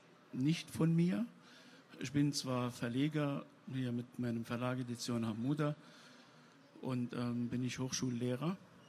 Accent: Tunisia; now in Germany; als gebürtiger Tunesier, Araber und gebürtiger Moslem

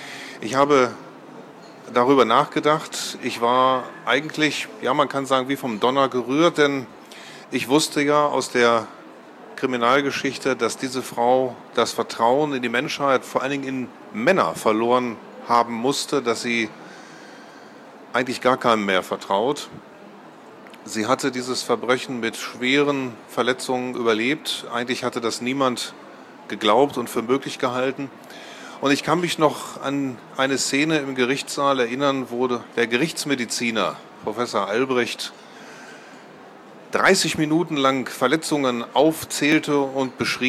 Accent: Hameln, Lower Saxony, Germany; Ich komme aus Hameln, aus Niedersachsen.

